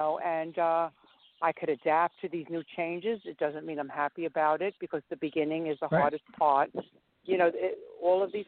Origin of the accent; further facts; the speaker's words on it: New York, United States; But I, in my heart, I'm a New Yorker, and I'm taking away from the 800,000 people.